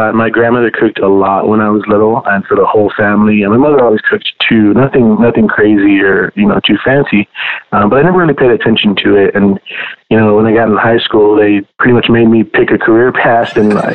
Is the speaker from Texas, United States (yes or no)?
yes; Houston, Texas, United States; So I was born in Houston, Texas, born and raised.